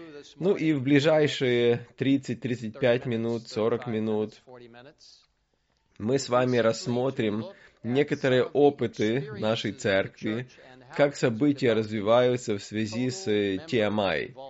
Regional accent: Cairo, Cairo Governorate, Egypt; Я вырос в Каире, в Египте, мне нравится Ближний Восток

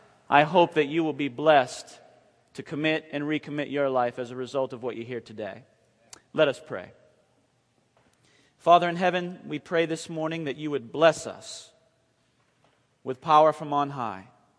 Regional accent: Conover, North Carolina, United States; I'm from Conover, North Carolina.

